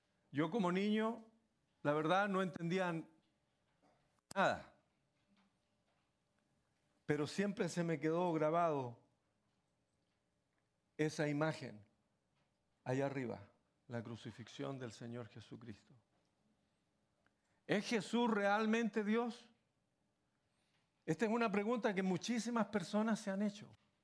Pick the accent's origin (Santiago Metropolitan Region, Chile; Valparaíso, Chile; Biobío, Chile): Santiago Metropolitan Region, Chile; Santiago; now in United States; mi niñez y mi infancia transcurrieron en Santiago de Chile, viviendo casi enfrente de una gran iglesia católica, el Sagrado Corazón de María, o San Judas Tadeo, como le llamaban otros.